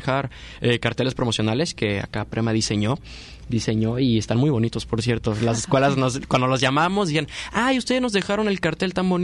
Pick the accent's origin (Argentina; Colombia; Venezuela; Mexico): Mexico; Como sociedad mexicana